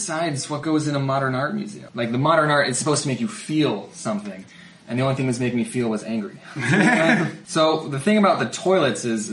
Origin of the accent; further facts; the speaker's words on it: Arizona, United States; I'm from Arizona. I'm like, oh, yeah, it's going to be hot in the winter.